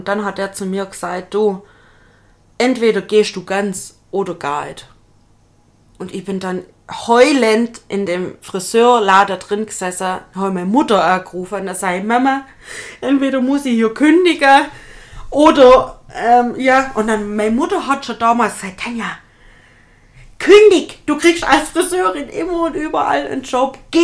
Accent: Laupheim, Baden-Württemberg, Germany; Also ich bin in Laupheim geboren und wohne immer noch in Laupheim.

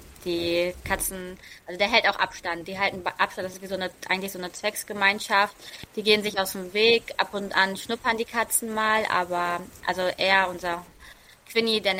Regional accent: Hamburg area, Germany; ich komme aus der Nähe von Hamburg und ich lebe hier mit meinem Mann, meinem 3,5-jährigen Sohn, unseren 4 Katzen und unserem Rottweiler zusammen.

